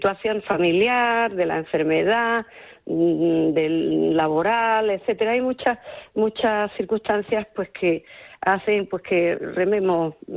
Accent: Málaga, Andalusia, Spain; also born or lived in Melilla; Bueno, nací en el norte de África, en Melilla, pero eché los dientes en Málaga.

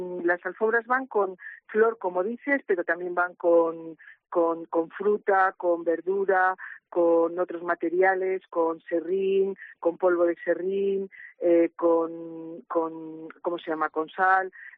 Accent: Carrión de los Condes, Castile and León, Spain; siempre decimos que somos de Palencia, o sea, para que el mapa esté bien completo, decimos Carrión de los Condes y Palencia.

